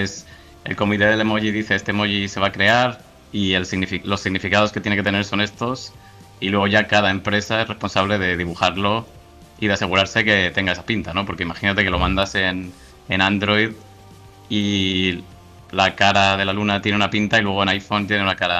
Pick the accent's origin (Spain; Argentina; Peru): Spain; Madrid, Community of Madrid; born there; Nací en Madrid.